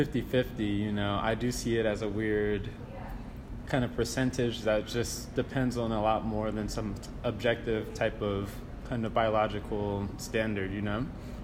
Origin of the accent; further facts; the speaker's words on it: Camden, New Jersey, United States; also born or lived in Philadelphia; I'm from Camden, New Jersey. So I've had a long experience with like poverty and like all this other stuff, and homophobia and so on.